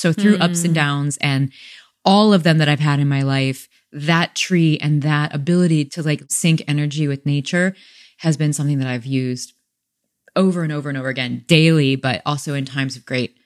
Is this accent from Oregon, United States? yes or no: no; Peoria, Illinois, United States; I grew up in Peoria, Illinois. So no central way. Illinois.